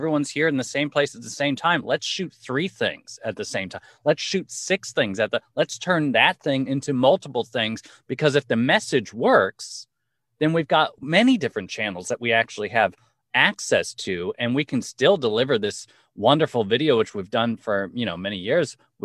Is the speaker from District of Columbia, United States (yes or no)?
no; Los Angeles, California, United States; I come from an entertainment background, being born and raised in Los Angeles, the entertainment industry capital of the world, really.